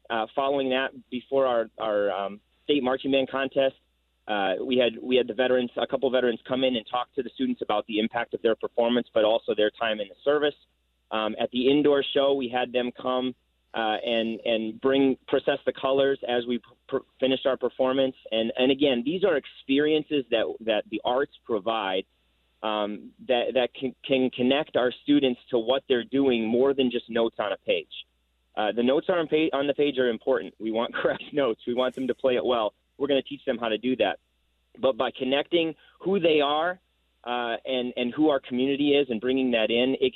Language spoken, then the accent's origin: English; Lake Mills, Wisconsin, United States; when I moved up to Lake Mills, which is my hometown, actually, I'm teaching in my hometown.